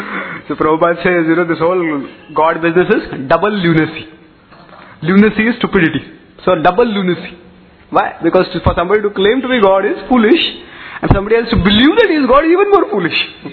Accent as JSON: {"language": "English", "country": "India", "said": "So, I mean, okay, as an Indian, I have a right to travel any part of the country."}